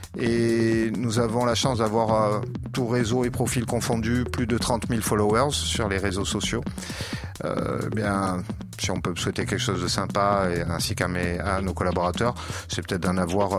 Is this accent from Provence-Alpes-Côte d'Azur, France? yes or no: yes; Nice, Provence-Alpes-Côte d'Azur, France; je suis niçois.